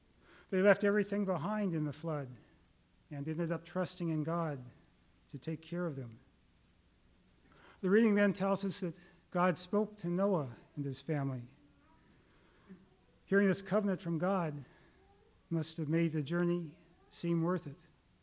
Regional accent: Phoenix, Arizona, United States; I'm from Phoenix, so I have some experience in desert beauty.

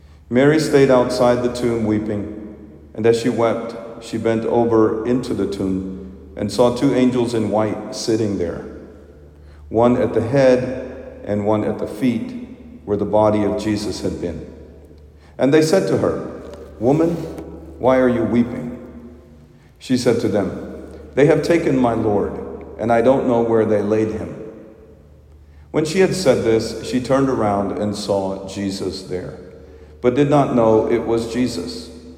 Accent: India; In my home country of India, we have a very specific way of naming children.

